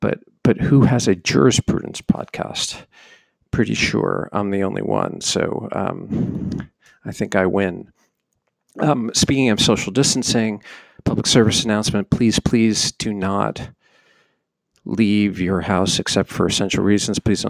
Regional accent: New Jersey, United States; I grew up in New Jersey and listened to … all through my childhood.

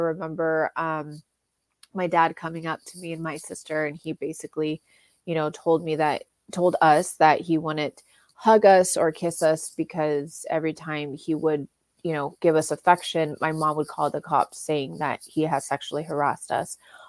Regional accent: California, United States; So, you know, I grew up born and raised in Orange County.

